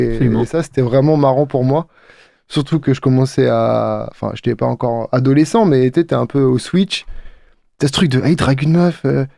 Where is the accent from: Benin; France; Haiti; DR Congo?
France; Réunion; Depuis que je suis petit, quand je dis que je viens de La Réunion